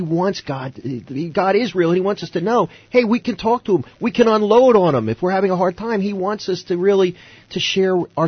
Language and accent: English; Philadelphia, Pennsylvania, United States; I'm from Philly, right? I'm a city boy. I never met a horse before.